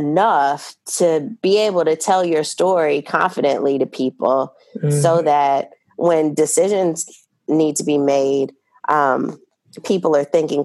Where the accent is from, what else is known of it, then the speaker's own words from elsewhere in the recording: Louisiana, United States; And the only reason that I started taking calls for Katrina is because I'm from Louisiana, wanted to help people from my hometown, and saw the devastation of Katrina